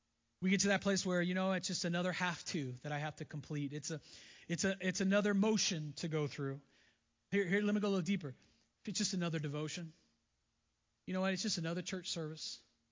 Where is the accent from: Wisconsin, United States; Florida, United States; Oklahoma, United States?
Florida, United States; I grew up in Florida, you know that, and we were minutes from the beach, and I grew up on the Gulf side